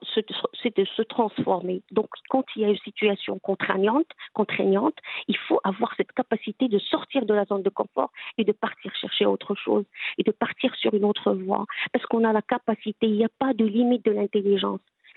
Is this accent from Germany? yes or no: no; Morocco; moi, je suis marocaine, mais j'ai un esprit global.